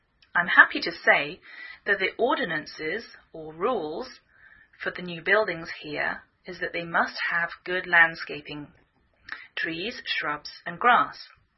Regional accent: England, United Kingdom; now in United States

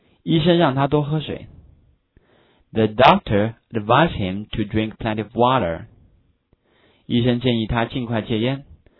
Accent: China; 那么啊我们中国人都知道要吃什么药，对不对啊？

